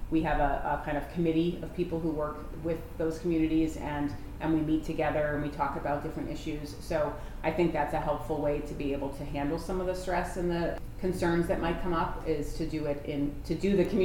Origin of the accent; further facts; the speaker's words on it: New Jersey, United States; now in Scranton, United States; I grew up in New Jersey. I love New Jersey, nothing wrong with New Jersey.